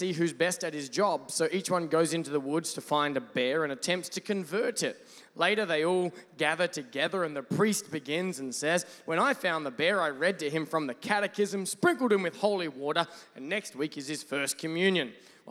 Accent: Australia; I'm not British, if you're wondering, by the way. I'm Australian. It's like Britain, but way better.

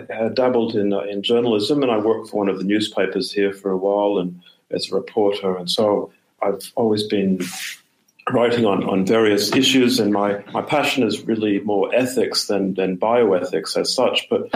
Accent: Boston, Massachusetts, United States; From Boston.

